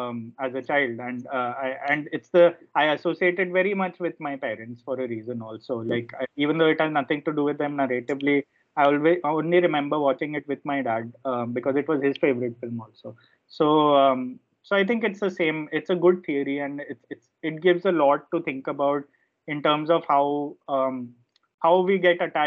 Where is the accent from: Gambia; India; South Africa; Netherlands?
India; as an Indian cricket fan, if you grew up through the 90s like I did